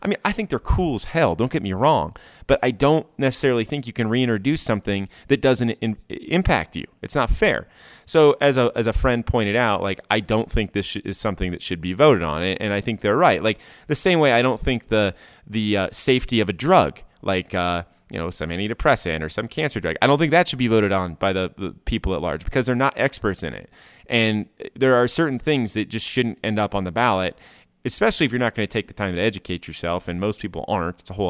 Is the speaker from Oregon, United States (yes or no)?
no; Colorado, United States; when I grew up in Colorado, I was right on the kind of on the tail end of the foothills, right? You know, it was close enough to drive to a Starbucks, but I had mountains behind my parents' house. It was kind of a cool place to grow up.